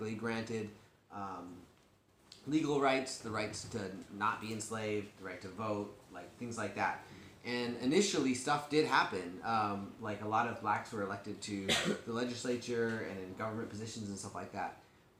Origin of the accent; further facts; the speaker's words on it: United States; But my experience growing up in America is definitely a white man.